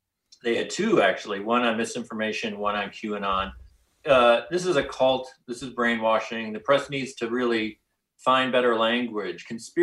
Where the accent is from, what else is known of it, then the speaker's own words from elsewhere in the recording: Guilford, Connecticut, United States; Yeah, I grew up in Guilford many years ago.